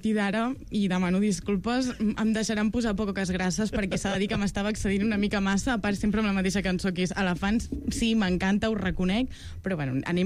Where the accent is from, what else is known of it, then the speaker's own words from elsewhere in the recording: Roses, Catalonia, Spain; Soc de l'Alt Empordà, no et diré que és més maco al baix.